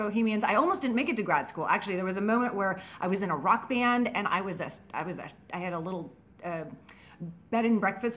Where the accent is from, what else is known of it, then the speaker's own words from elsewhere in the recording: San Francisco, California, United States; also born or lived in New Orleans, United States; I'm from San Francisco. I graduated from UC Santa Cruz, and my best friend was moving to New Orleans